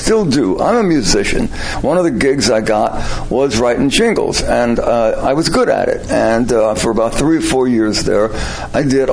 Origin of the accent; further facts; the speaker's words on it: Brooklyn, New York, United States; I grew up in Williamsburg, which now is like the hippest place to live, right? But when I grew up there, it was a dump.